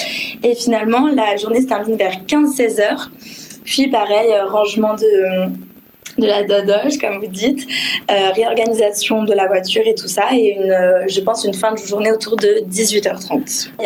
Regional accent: Saint-Étienne, Auvergne-Rhône-Alpes, France; Alors moi, je suis originaire de Saint-Étienne. J'ai fait mes études à Paris.

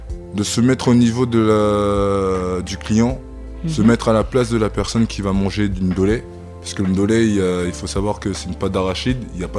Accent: Île-de-France, France; moi, j'ai grandi à Iragny-sur-Oise, mm-hmm. qui est pas loin d'ici.

